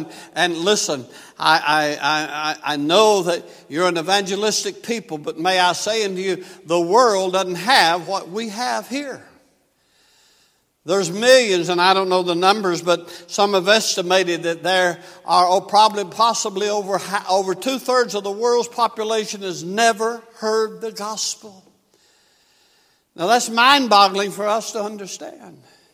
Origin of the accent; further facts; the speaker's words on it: the South, United States; Of course, you all know that I'm from the South. My speech bewrayeth me, okay?